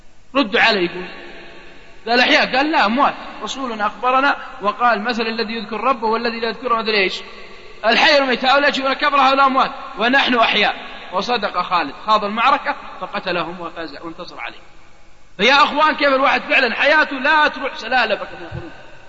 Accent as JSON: {"language": "Arabic", "region": "Najd", "country": "Saudi Arabia", "said": "على قول عندنا في نجد يقول والله عليه شارب يوقف الصقر"}